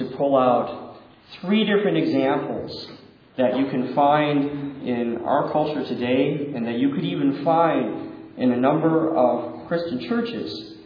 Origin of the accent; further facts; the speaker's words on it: United States; Growing up in America, in the time that I did, it's very much an idea planted in you about equality between men and women.